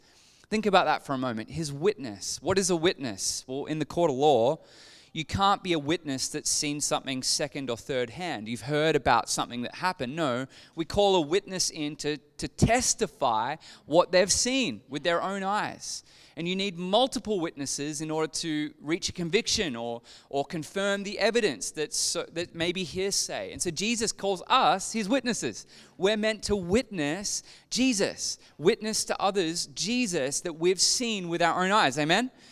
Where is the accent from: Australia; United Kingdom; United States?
Australia; Newcastle, New South Wales; So I grew up in Newcastle.